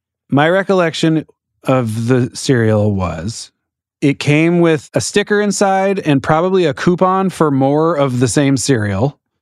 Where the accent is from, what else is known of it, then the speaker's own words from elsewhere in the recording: Berkeley, California, United States; I grew up in Berkeley, so there's this place called Berkeley Bowl that still is going strong